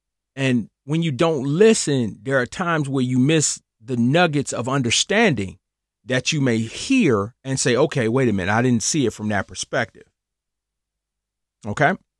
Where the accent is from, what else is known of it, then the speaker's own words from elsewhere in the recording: Cleveland, Ohio, United States; You know, when I grew up back in Cleveland, Ohio, off the streets of Harvard Avenue